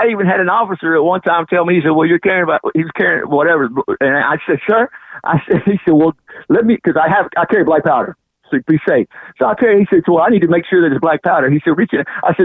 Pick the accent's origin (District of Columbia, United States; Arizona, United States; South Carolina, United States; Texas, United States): Texas, United States; Huntington; I'm from Huntington, Texas, man.